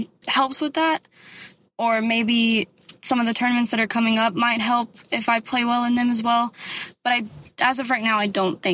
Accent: Texas, United States; and I am from West Texas, and we don't really have much elevation, so that was kind of new to me

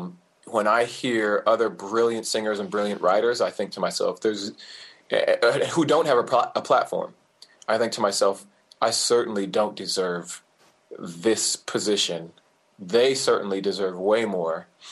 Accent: California, United States; Okay, so home county, I'm from Orange County, California.

